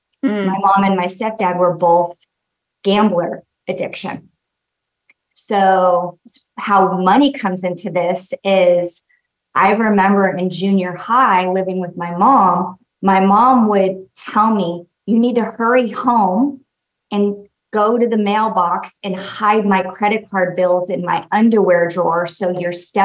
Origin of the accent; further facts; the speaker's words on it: Las Vegas, Nevada, United States; also born or lived in Mount Charleston; I grew up in Las Vegas. And then my parents divorced for the first time when I was around 2. And my dad and I moved to Mount Charleston, which is a little mountain town, 45 minutes outside of Vegas.